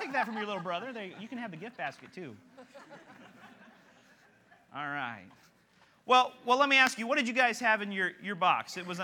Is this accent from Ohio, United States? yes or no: no; Kentucky, United States; if you read too much into my accent, you probably just thought I said manatee, like the animal in the ocean. I did not say manatee, I said humanity. Got to keep up with me. I'm from Kentucky.